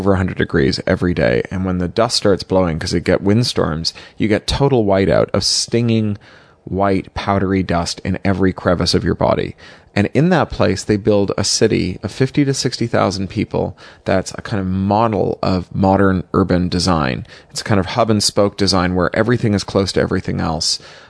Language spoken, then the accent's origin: English; Toronto, Ontario, Canada; So I'm from Toronto. We are all about the lakes and the cottages and so on.